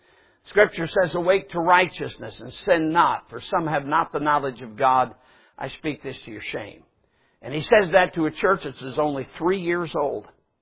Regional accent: Michigan, United States; 22 years of age, you understand, I come from Yankee land. I'm from Michigan.

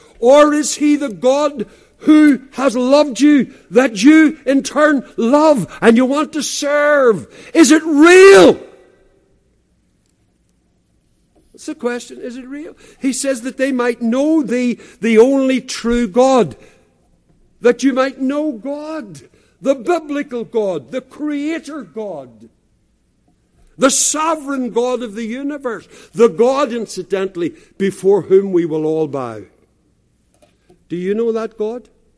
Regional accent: Northern Ireland, United Kingdom; I'm from Northern Ireland

